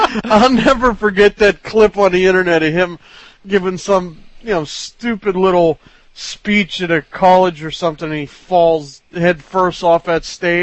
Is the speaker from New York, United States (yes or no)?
no; Pittsburgh, Pennsylvania, United States; Being from growing up in Pittsburgh, you know, Warhol was actually a pretty big deal.